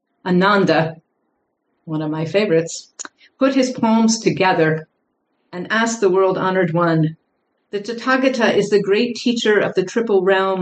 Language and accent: English; Indiana, United States; The only reason really that I'm here in the Midwest, I grew up in Indiana.